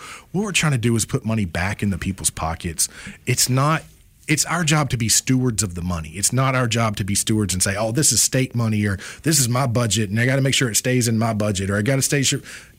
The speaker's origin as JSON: {"language": "English", "town": "Mobile", "region": "Alabama", "country": "United States", "tie": "born or raised there", "said": "I'm born and raised down here in South Alabama, born and raised in Mobile."}